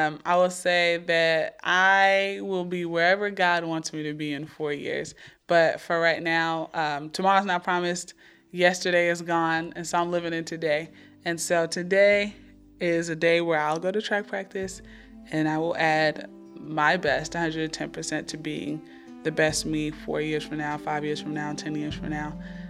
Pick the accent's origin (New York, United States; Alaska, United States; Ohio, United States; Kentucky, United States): New York, United States; growing up in New York And we were always on welfare and stuff